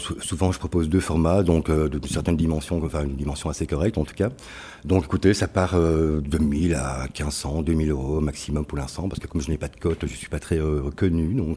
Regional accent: Italy; En tant qu'Italien, j'aimerais bien évidemment y exposer.

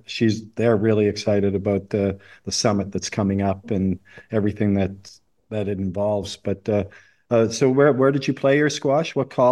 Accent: Canada; now in United Arab Emirates; I'm Canadian, so I'm not accustomed to using mate either. But now I've been living in the UAE for quite a while now

